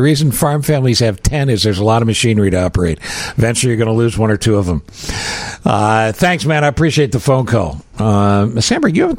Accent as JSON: {"language": "English", "town": "Ithaca", "region": "New York", "country": "United States", "tie": "born or raised there", "said": "Yeah, I grew up in Ithaca."}